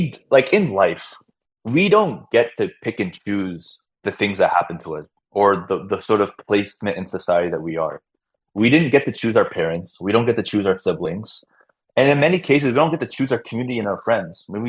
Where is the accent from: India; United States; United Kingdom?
India; South India; So we're South Indian, so we in our sort of dialect, we'd say punyam and papam.